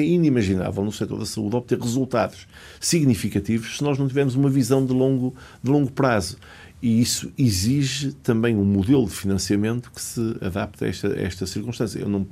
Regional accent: Portugal; Enquanto português

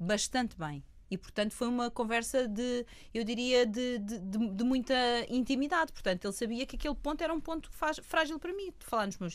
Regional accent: Portugal; eu, como boa portuguesa

